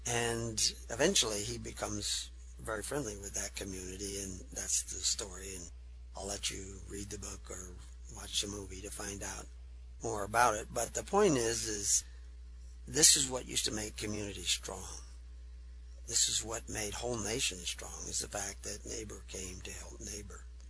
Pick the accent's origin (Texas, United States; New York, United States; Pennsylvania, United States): Texas, United States; accent: Texas; also born or lived in California; my Texas accent had mellowed out to more of a California tone.